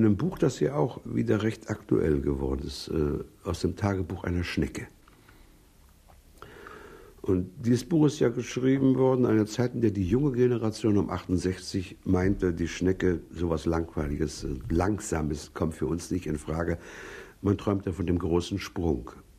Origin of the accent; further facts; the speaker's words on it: Gdansk, Pomeranian Voivodeship, Poland; also zum Beispiel meine Heimatstadt Danzig